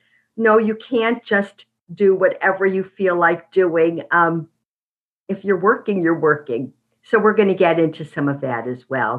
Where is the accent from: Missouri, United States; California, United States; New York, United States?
New York, United States; Syracuse; I grew up in Syracuse, still my home, and siblings are there.